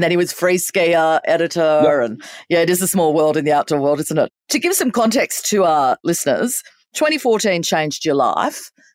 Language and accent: English; Australia; Oh, you can swear as much as you like. We're Australian.